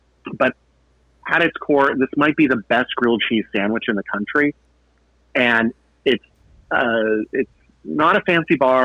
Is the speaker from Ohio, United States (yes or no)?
yes; Youngstown, Ohio, United States; I grew up outside of Youngstown, Ohio, and it is the perfect piece of comfort food.